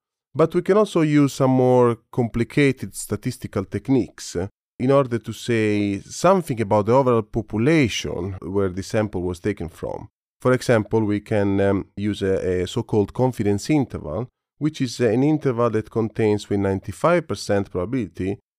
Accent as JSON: {"language": "English", "country": "Italy", "tie": "born or raised there", "second_language": "English", "said": "I was born and raised in Italy"}